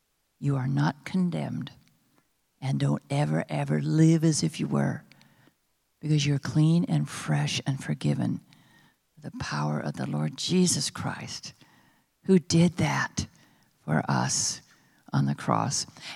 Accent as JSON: {"language": "English", "region": "California", "country": "United States", "lives_now": "Texas, United States", "said": "I don't think the laws allow for quite enough speed here in Texas. I'm a Californian, and everybody seems to feel very comfortable about going fast."}